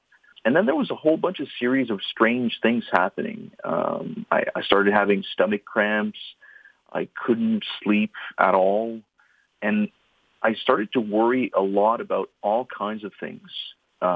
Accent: Sturgeon Falls, Ontario, Canada; also born or lived in Ottawa; I'm originally from Sturgeon Falls, which is a small town in northern Ontario. Like many, I think... I left my small town to go study in one of the bigger and larger centers in Ontario.

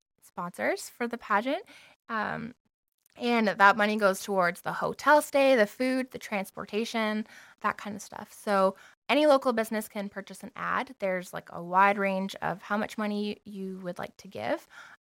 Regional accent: Petawawa, Ontario, Canada; cause I didn't grow up in Northern Ontario. I grew up in Petawawa, Ontario.

